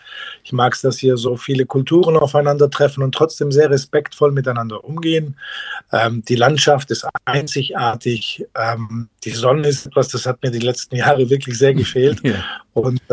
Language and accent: German; Wetzgau, Baden-Württemberg, Germany; Ich bin in Mutlangen geboren und aufgewachsen in Wetzgau. Ich habe lange Zeit diese Region als meine absolute Heimat empfunden.